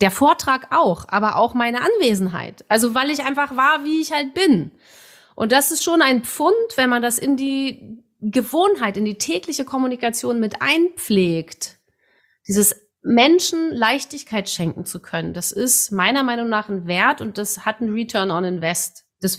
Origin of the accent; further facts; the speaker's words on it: Berlin, Germany; Ich komme aus Berlin